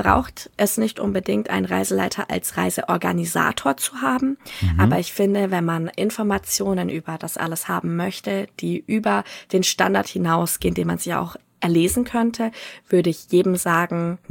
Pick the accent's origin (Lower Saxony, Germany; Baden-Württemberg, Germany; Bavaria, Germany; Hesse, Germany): Bavaria, Germany; Nuremberg; Also ich komme aus Nürnberg.